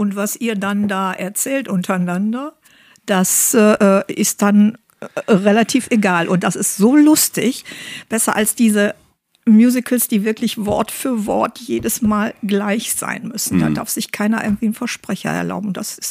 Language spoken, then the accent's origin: German; Oberhausen, North Rhine-Westphalia, Germany; Ich komme aus Osterfeld, tiefstes Zechengebiet, mein Opa war im Pütt und wir haben auch in einer Zechenwohnung gewohnt.